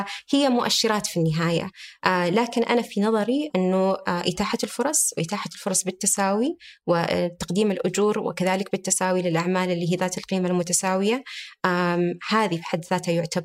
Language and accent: Arabic; Saudi Arabia; عندنا في المملكة العربية السعودية